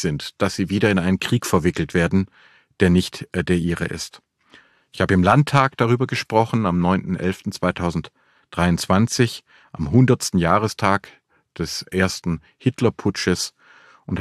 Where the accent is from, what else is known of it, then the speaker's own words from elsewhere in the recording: Filderstadt, Baden-Württemberg, Germany; Es werden einige Städte, auch meine Heimatstadt Filderstadt, werden die israelische Flagge auch aufziehen